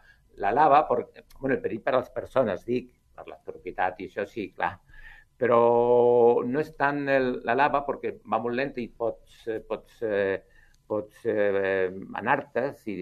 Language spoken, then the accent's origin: Catalan; Tazacorte, Canary Islands, Spain; moved away; also born or lived in Sabadell; Jo sóc de Tazacorte. Sóc nascut a Tazacorte, passa que vaig anar a Sabadell, a Casablanca, durant més de 40 anys i ara estic jubilat i bueno, passo temporades a Sabadell i temporades aquí a Tazacorte.